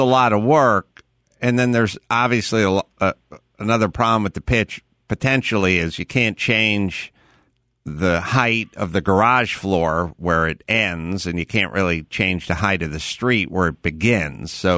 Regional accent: North Hollywood, California, United States; I grew up in North Hollywood.

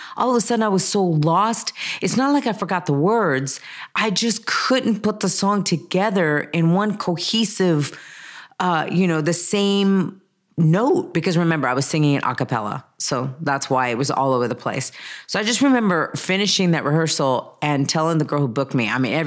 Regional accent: Spain; English is a second language; now in United States; Come on, I'm from Spain. Spain, you know, has a lot of coffee there.

